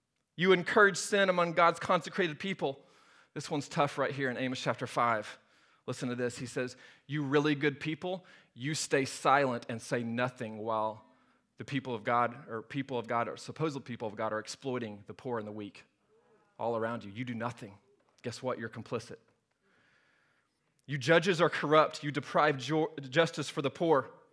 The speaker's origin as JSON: {"language": "English", "town": "Norman", "region": "Oklahoma", "country": "United States", "tie": "born or raised there", "said": "I'm from Norman, Oklahoma, right? Like deep down inside of me, I'm from Norman."}